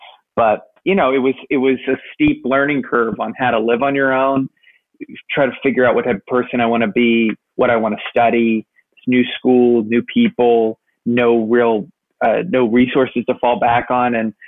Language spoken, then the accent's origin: English; Los Angeles, California, United States; I had my friends and my family, and that was my base. And, you know, I grew up in the Valley.